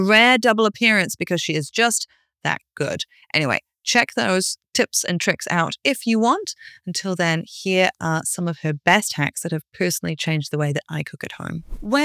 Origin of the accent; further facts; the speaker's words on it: New Zealand; I'm too New Zealander for that anyway.